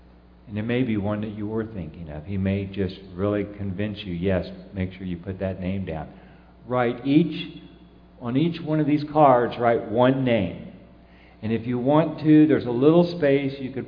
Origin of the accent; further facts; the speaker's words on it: Los Angeles, California, United States; I'm from Los Angeles